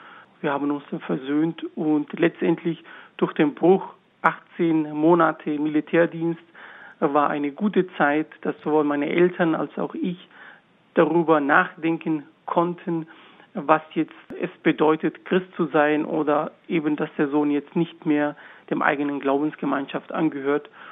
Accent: Antakya, Hatay, Turkey; Ich bin damals von Antakya, das ist meine Heimat im Osten der Türkei, im Südosten der Türkei, nach Mardin gegangen.

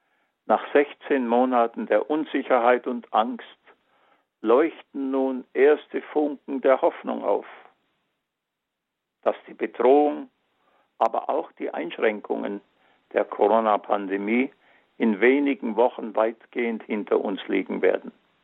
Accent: Munich, Bavaria, Germany; Ich musste erleben als Kind die Bomben auf meine Geburtsstadt München

